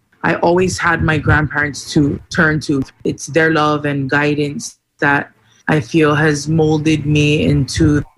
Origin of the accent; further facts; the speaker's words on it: Hawaii, United States; also born or lived in Louisiana; I was born in Louisiana at the end of December. My family moved back to Hawaii into my grandparents' home, and my sister was born in October.